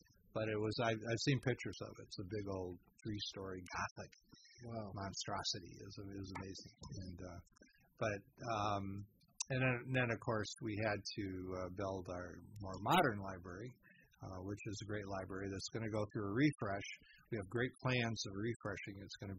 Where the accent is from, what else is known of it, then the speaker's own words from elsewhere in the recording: Michigan, United States; moved away; And growing up in Michigan, your birthright was to have a cabin on a lake.